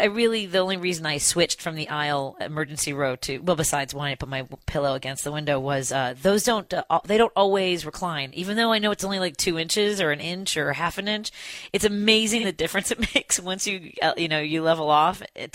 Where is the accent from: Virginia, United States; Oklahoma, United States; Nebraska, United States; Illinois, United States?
Illinois, United States; Chicago; I tell people I'm from Chicago, and they're like, oh, you guys are really corrupt.